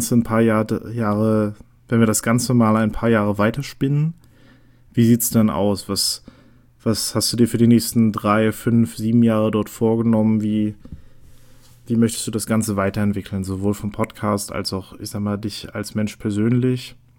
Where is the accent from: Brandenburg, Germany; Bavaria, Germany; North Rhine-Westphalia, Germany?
Brandenburg, Germany; Neuruppin; born there; Also geboren bin ich in Neuruppin. Das kennen vielleicht einige von den Feuerlöschern oder von dem einen KZ-Song. Grundsätzlich in der Nähe von Berlin. Meine Familie kommt ursprünglich aus West-Berlin.